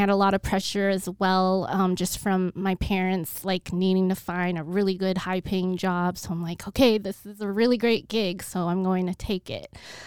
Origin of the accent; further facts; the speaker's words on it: Bremerton, Washington, United States; But yeah, so I am originally from Seattle. It's a town called Bremerton. It's off the peninsula in the Pacific Northwest.